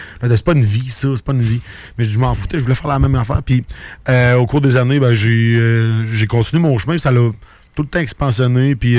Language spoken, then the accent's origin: French; Audet, Quebec, Canada; En fait, je suis natif d'Audette. Personne ne sait c'est où. C'est comme juste un trou, mais c'est sur une montagne. Fait que c'est dur de dire que c'est un trou. dans le fond, dans le coin de la Mégantic